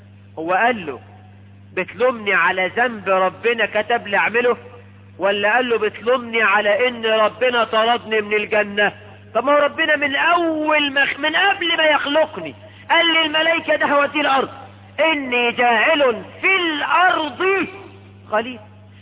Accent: Egypt; واحنا كمصريين

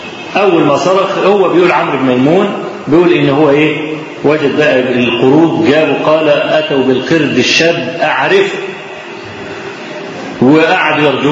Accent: Kafr El Sheikh, Kafr El Sheikh Governorate, Egypt; وزعلانين جدا جدا ان عندنا في كفر الشيخ

